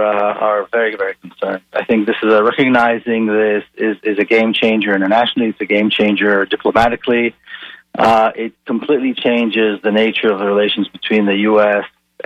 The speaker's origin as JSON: {"language": "English", "town": "Jerusalem", "region": "Jerusalem District", "country": "Israel", "tie": "born or raised there", "said": "Whereas I was born and raised in Jerusalem, I have full citizenship."}